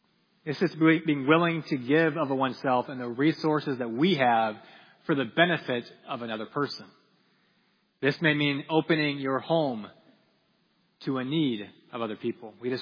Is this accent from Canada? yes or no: no; Peru; Growing up in Peru, I was always struck by what one of our church families did.